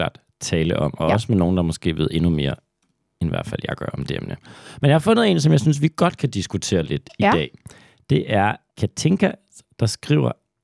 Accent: Aalborg, North Denmark Region, Denmark; til Aalborg, hvor jeg er fra, så er der meget færre tilbud.

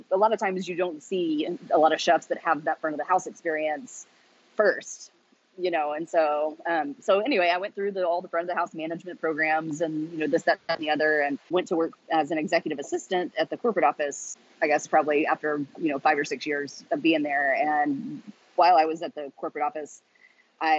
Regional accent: Alvin, Texas, United States; So I grew up in Alvin, which is a little bit southwest of Houston, hometown of Nolan Ryan, if that means anything to you.

